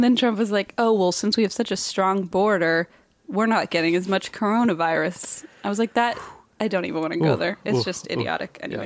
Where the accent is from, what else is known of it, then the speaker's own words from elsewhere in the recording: Texas, United States; I'm from Texas.